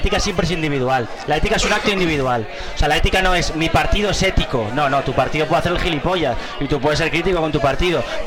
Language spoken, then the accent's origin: Spanish; Madrid, Community of Madrid, Spain; si yo como madrileño estoy financiando